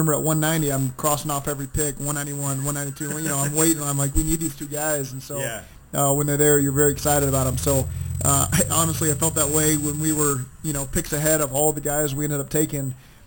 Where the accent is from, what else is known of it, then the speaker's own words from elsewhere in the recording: Norman, Oklahoma, United States; but growing up in Norman, we lived on a college campus, basically